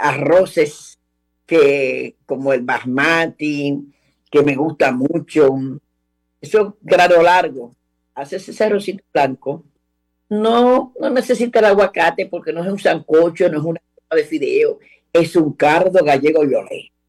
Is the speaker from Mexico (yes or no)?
no; Dominican Republic; aunque yo no soy boricua, soy dominicana, pero nosotros en nuestras islas nunca dejamos un canto de cilantro